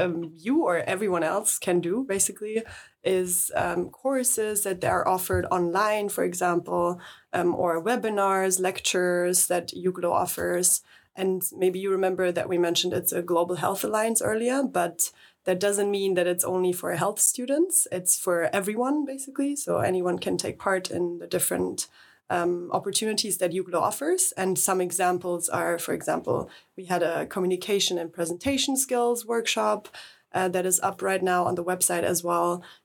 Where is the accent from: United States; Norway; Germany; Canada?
Germany; I'm 25 years old. I'm from Germany originally.